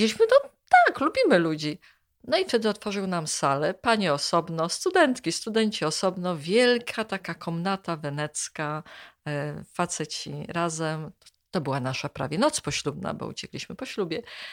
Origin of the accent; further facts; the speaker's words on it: Łódź, Łódź Voivodeship, Poland; Ja się wychowałam nad rynsztokami w Łodzi, na Bałtach